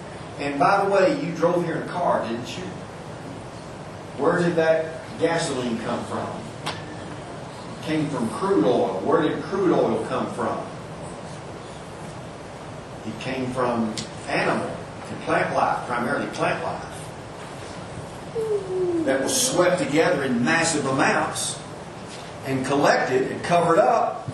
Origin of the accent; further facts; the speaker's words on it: Coomer, Texas, United States; I grew up in Coomer, Texas. About four out here heard of that place.